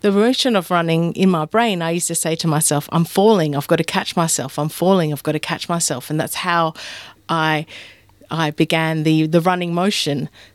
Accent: Adelaide, South Australia, Australia; now in Melbourne, Australia; My parents came over from Adelaide, because that's my hometown

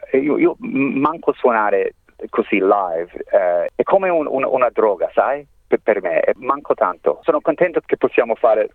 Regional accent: Adelaide, South Australia, Australia; also born or lived in Italy; now in Melbourne, Australia; noi fratelli siamo cresciuti là in Adelaide. Allora dopo Italia c'era Adelaide, e dopo Adelaide, quando ero adult, Melbourne. Adelaide è proprio home, anche ora.

